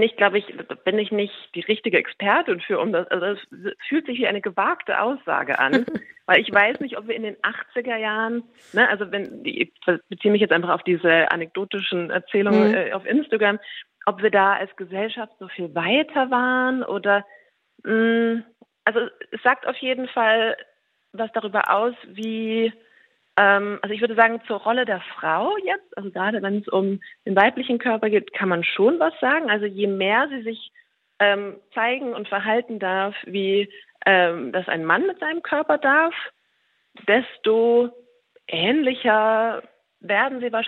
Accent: East Germany, Germany; Also ich bin im Osten aufgewachsen oder zumindest einen kurzen Teil.

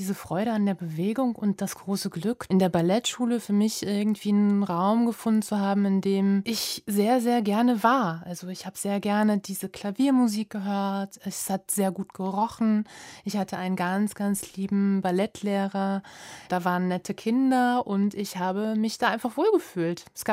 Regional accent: Hagen, North Rhine-Westphalia, Germany; Hagen ist ja auch meine Heimatstadt. Ich bin in Hagen geboren und aufgewachsen.

